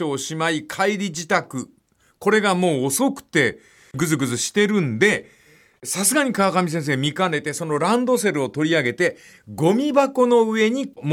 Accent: Fukuoka, Japan; born there; これは私福岡生まれですから断固として言います。

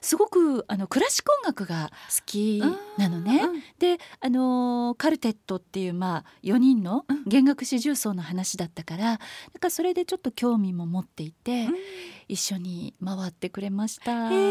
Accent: Gunma, Japan; 私群馬県民だったんだけど、うん、意外と軽井沢って行ったことが少なくて

